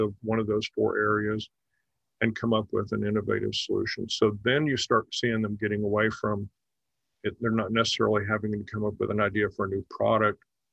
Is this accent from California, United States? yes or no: no; Kansas, United States; I grew up in Kansas, and in rural Kansas, we had, you know, same kinds of issues.